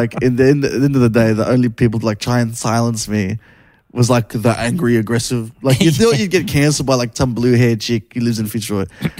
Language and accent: English; India; People always ask me. I'm Indian, whatever.